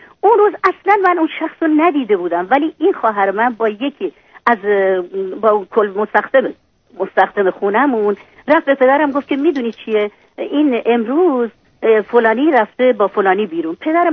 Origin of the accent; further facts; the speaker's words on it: Iran; moved away as an adult; من از ایران اومدم.